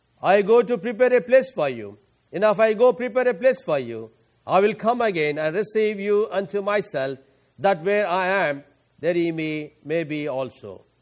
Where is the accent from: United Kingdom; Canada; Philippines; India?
India; English is a second language; now in United States; Because I'm from India, I cannot drive in America, I should have international license.